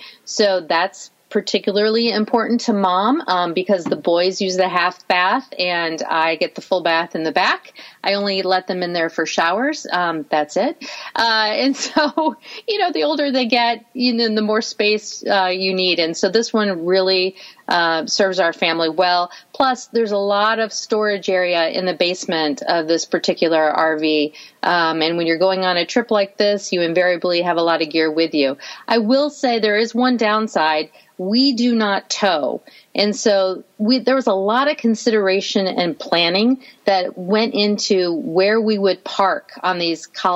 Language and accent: English; the West, United States; And because we're from the West and we really have spent a lot of time out West exploring